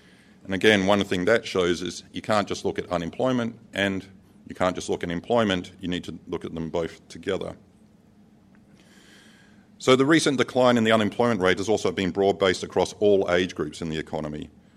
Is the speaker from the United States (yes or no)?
no; South Australia, Australia; So I'm from South Australia, is why I'm doing this